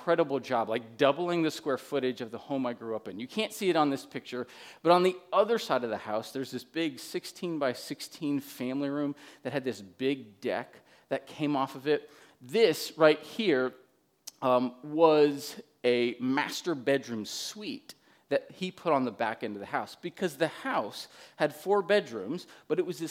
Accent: New Hampshire, United States; now in Milwaukee, United States; My parents live in the Milwaukee area with us now, but I grew up in New Hampshire, and this is the New Hampshire house I grew up in.

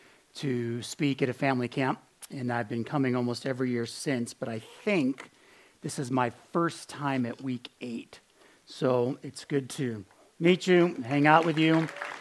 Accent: Buffalo, New York, United States; I grew up in Buffalo, New York. My mom is Irish. My dad is Sicilian. So growing up in Buffalo with that kind of heritage, there were two things that were inevitable. Number one, I grew up Roman Catholic.

